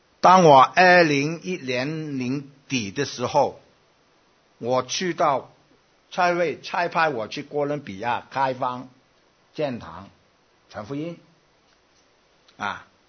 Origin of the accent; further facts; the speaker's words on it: Guangdong, China; 我们广东省都多了他了是吗？